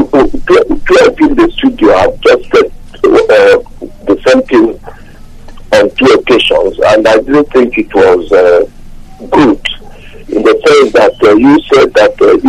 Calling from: Wales, United Kingdom; I'm calling from Wales, in the United Kingdom.

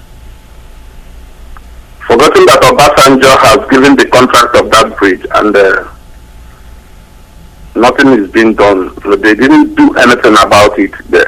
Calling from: Germany; Hello, good evening, Nandi. I'm calling from Germany.

